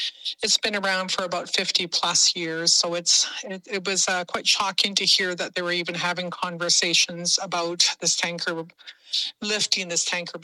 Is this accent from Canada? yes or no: yes; British Columbia, Canada; I come from the Yaklanif clan of Haida Gwaii